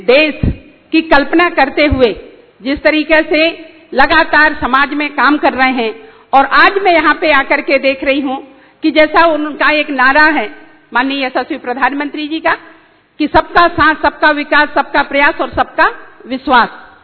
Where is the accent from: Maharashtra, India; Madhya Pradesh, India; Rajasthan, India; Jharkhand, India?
Madhya Pradesh, India; Mandla; मैं चूंकि मंडला से हूँ, आदिवासी जिले से हूँ